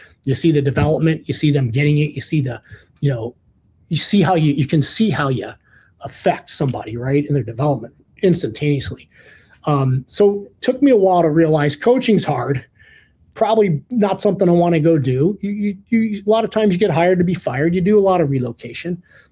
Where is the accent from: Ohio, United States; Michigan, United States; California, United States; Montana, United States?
Ohio, United States; I grew up in the Midwest in Ohio.